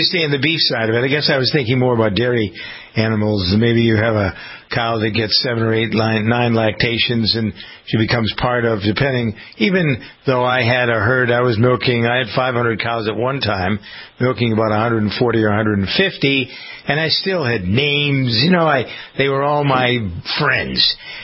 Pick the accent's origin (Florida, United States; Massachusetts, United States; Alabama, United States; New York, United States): Massachusetts, United States; Framingham; I grew up in Framingham and started working on a dairy farm. It was my family's farm, but it was across the street from where I grew up.